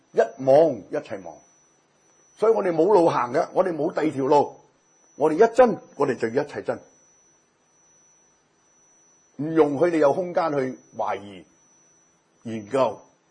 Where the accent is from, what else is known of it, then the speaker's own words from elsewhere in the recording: Guangdong, China; 我请一餐好食嘅嘢俾你，我哋广东人讲晒